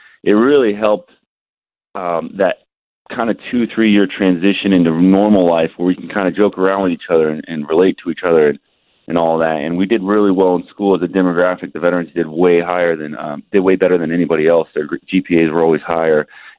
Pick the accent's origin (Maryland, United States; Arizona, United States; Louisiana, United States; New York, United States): Maryland, United States; Severn; So I'm from a little town in Severn, Maryland, right outside of Baltimore. I'm born and raised here pretty much, and I joined the Navy here back in 2003.